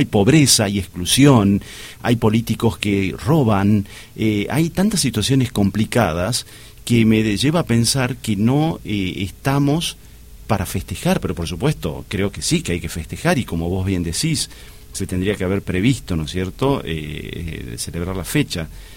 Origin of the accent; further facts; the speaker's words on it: Argentina; y somos muy argentinos en esto